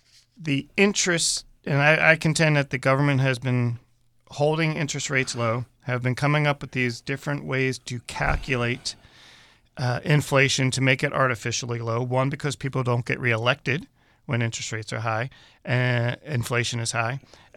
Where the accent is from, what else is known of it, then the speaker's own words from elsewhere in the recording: East Coast, United States; I'm a very skeptical person. I grew up on the East Coast. The East Coast really should be the show me state.